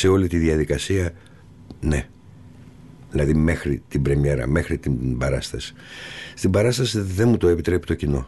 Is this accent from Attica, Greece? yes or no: yes; Piraeus, Attica, Greece; Κοίτα, εγώ μεγαλώνοντας στον Πειραιά και μάλιστα εποχές, έτσι, όχι εύκολες, σκληρές εποχές.